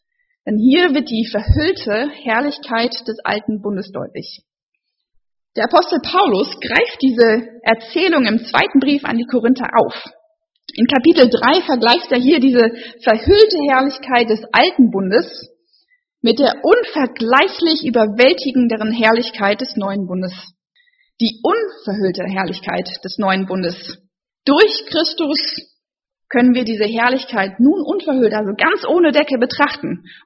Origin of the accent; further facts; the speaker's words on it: Düsseldorf, North Rhine-Westphalia, Germany; born there; also born or lived in United States; Bin 31, gebürtige Düsseldorferin.